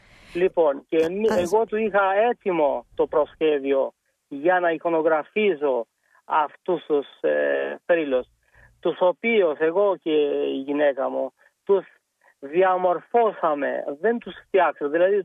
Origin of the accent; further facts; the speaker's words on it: Albania; now in Greece; Εγώ ήρθα στην Ελλάδα το 1991. Έφυγα από την Αλβανία γιατί δεν μου αρέσει να χρησιμοποιήσω λέξεις μετανάστευση, γιατί δεν υπήρχε μετανάστευση.